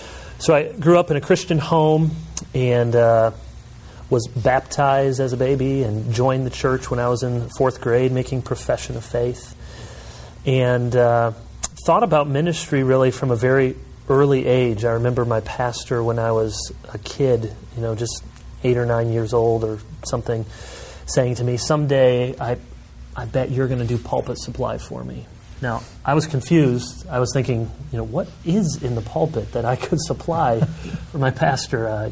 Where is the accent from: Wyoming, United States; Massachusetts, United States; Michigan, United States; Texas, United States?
Michigan, United States; also born or lived in Chicago, United States; But born in Chicago and then moved to Michigan when I was a young kid and grew